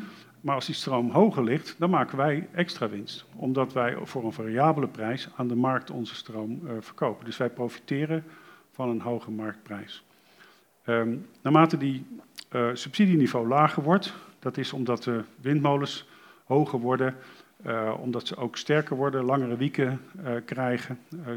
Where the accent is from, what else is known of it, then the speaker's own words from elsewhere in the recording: Geldermalsen, Gelderland, Netherlands; ik kom helemaal uit Geldermalsen en in Overbetuwe hebben ze daar, is dat gewoon ver weg.